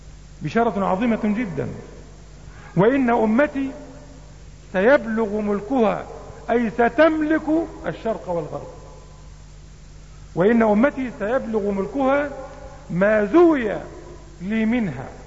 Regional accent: Egypt; وفي بلادنا مصر حدث أكثر مما حدث في بلاد العالم

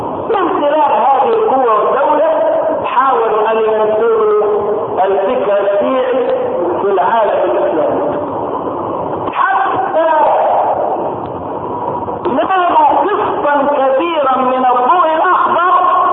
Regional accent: Egypt; فجاءت الى بلدنا مصر

